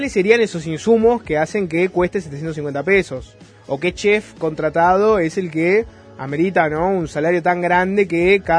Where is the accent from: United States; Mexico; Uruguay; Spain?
Uruguay; a la gente del campo nos perjudica también el cambio de horario. Miren que somos uruguayos también